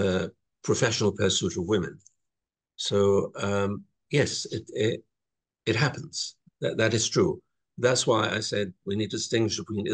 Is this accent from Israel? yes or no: yes; Israel; I come from Israel, from a small Christian Arab community.